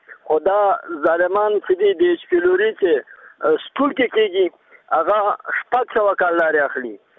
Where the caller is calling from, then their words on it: Laghman, Afghanistan; زه د لغمان اوسیدونکی یم.